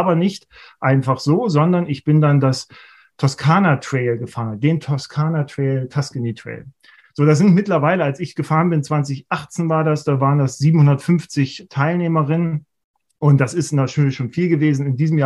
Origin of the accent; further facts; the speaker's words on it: Leipzig, Saxony, Germany; ich komme aus Leipzig